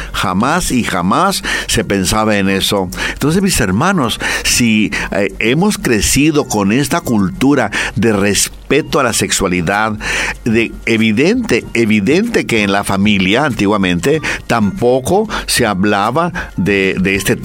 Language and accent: Spanish; Guadalajara, Jalisco, Mexico; Yo en mi tierra, Guadalajara, vivía en un barrio en torno a la central camionera.